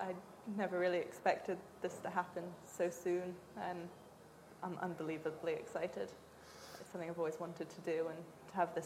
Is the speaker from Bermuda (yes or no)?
yes; Bermuda; Yep, I'm from Bermuda. I was born and raised there. I left for boarding school and university, but still my home, always will be.